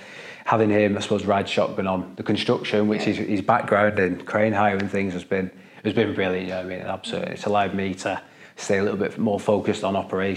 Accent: Wigan, North West England, United Kingdom; No, I grew up in Wigan, and like probably most lads, I played rugby league.

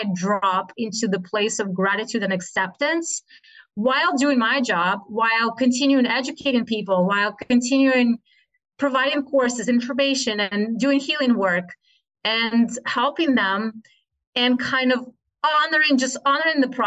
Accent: Russia; And so when I was growing up in Russia, it was not necessarily something unusual

